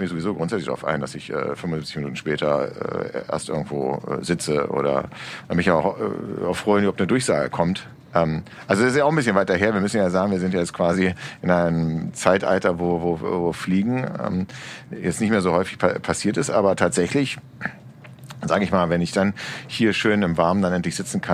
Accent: Berlin, Germany; Ich gehöre zu den 49% noch geborenen Berliner. Ich bin die Minderheit, genau.

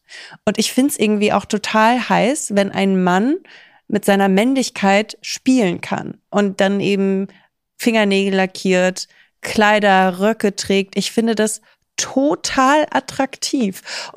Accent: Kaiserslautern, Rhineland-Palatinate, Germany; in Kaiserslautern, wo ich herkomme, keiner versteht Matcha.

